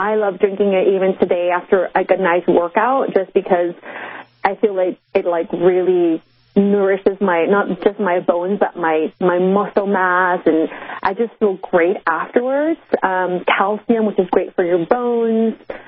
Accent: Oaxaca, Mexico; I was born and raised in Oaxaca. I grew up, you know, eating homemade meals every single day.

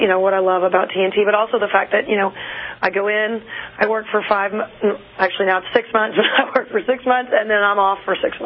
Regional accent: Dallas, Texas, United States; born there; Yes, that is right. I was born in Dallas, Texas. Both my parents were models.

